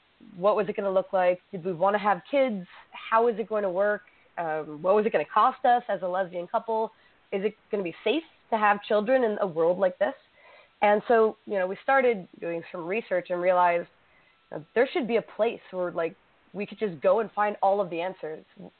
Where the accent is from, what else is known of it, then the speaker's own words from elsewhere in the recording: Orlando, Florida, United States; So I grew up in Orlando, and the first club that I ever went to, a gay club, was Pulse.